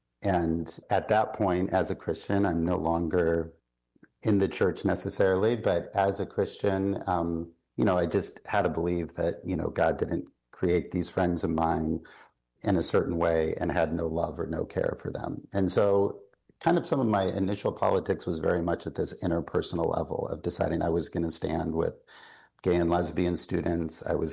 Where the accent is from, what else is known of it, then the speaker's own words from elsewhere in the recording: Midwest, United States; now in New York City, United States; I grew up in the Midwest in an extended working class family in a moment when, you know, a lot of industrial manufacturing was disappearing.